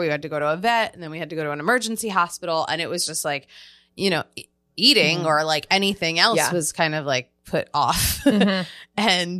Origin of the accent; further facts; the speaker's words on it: Philadelphia, Pennsylvania, United States; And I'm from Philadelphia. So we were like, let's go to Philly.